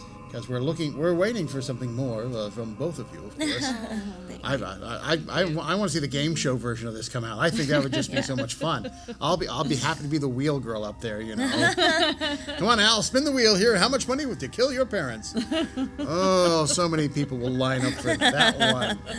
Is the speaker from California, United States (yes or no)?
yes; California, United States; There we go. I'm from California. That would totally sell.